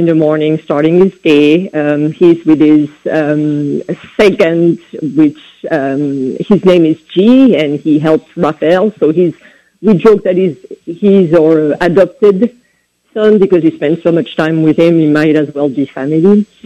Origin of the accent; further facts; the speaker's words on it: France; accent: French; So everything is very, very French, as you can tell by my accent.